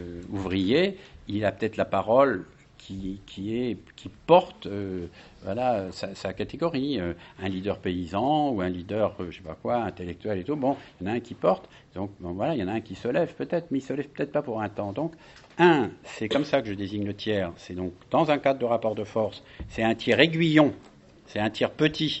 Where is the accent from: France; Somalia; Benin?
France; comme moi je suis français